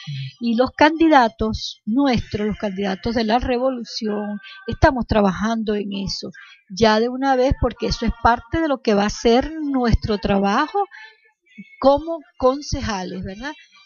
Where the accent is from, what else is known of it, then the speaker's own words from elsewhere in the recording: Caracas, Capital District, Venezuela; Yo como caraqueña victoriana